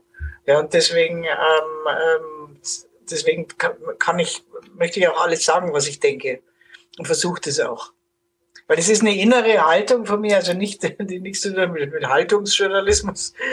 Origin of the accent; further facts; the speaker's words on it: Bavaria, Germany; obwohl ich meine Heimat Bayern immer seit 40 Jahren sehr kritisch aufs Korn genommen habe